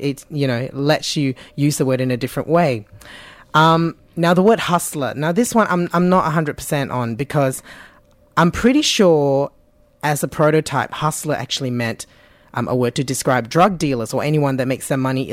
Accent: Malaysia; first language Cantonese; Because I grew up speaking Cantonese. Mm-hmm. Okay. But because I grew up in Malaysia, the Cantonese sounded different.

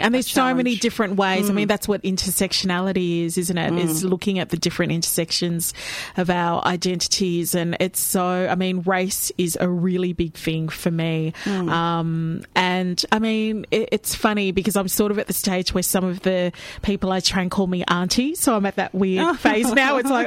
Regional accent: Melbourne, Victoria, Australia; my privilege is my accent. I mean, I was born and bred here in Melbourne

